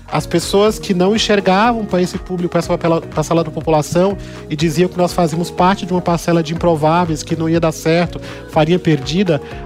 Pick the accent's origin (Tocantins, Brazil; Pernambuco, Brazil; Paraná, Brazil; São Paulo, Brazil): São Paulo, Brazil; eu nasci e sou da favela de Paraisópolis, filho de uma mulher surda muda